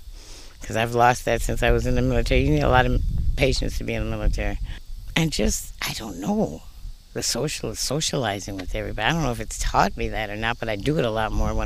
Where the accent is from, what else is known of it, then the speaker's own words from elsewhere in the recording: Minneapolis, Minnesota, United States; Minneapolis, Minnesota.